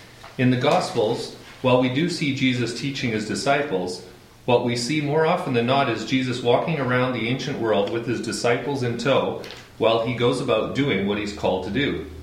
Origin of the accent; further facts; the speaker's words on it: Yarrow, British Columbia, Canada; In my teenage years, growing up in Yarrow, BC, I looked up to my friend Paul Unger, who was a few years older than me.